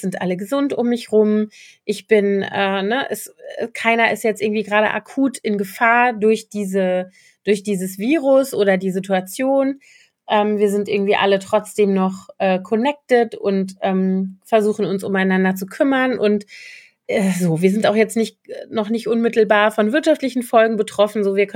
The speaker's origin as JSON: {"language": "German", "town": "Koblenz", "region": "Rhineland-Palatinate", "country": "Germany", "tie": "born or raised there", "said": "Die wohnen da auch in der Nähe von Koblenz, meiner Heimatstadt"}